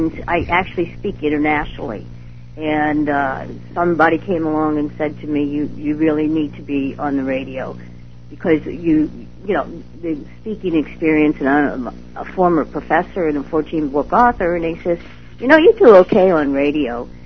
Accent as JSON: {"language": "English", "town": "Pittsburgh", "country": "United States", "tie": "born or raised there", "said": "I was born in Pittsburgh in upstate New York, raised there practically"}